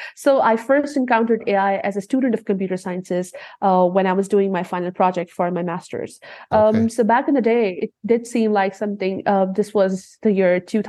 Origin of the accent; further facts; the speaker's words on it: Pakistan; I hail from Pakistan, and I'm currently heading the academics of a reputable IB Continuum school in Pakistan.